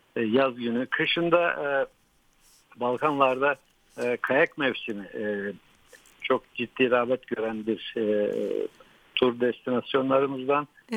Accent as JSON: {"language": "Turkish", "country": "Bulgaria", "tie": "born or raised there", "moved": "as an adult", "lives_now": "Turkey", "said": "Ben Bulgaristan doğumluyum. Hı hı. 28 sene Bulgaristan'da yaşadım. 1989 yılında o Zhivkov döneminin göçle beraber Türkiye'ye göç ettim"}